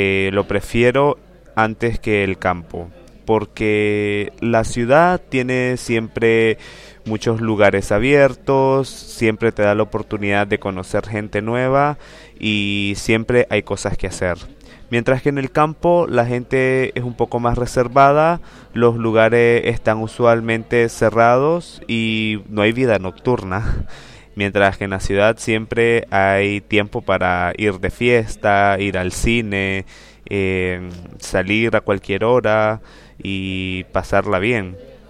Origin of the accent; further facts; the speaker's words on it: Managua, Nicaragua; vengo de Managua, Nicaragua. Managua es la capital de Nicaragua, o sea, es la ciudad más grande en mi país.